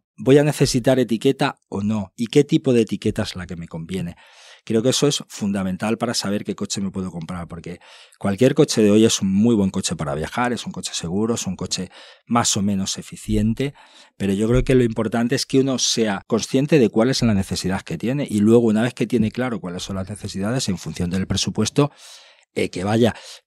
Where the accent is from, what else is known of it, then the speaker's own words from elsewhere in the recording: Extremadura, Spain; si vives en una población de Cáceres, de donde yo soy, por ejemplo, donde no vas a pisar nunca una gran ciudad con una zona de bajas emisiones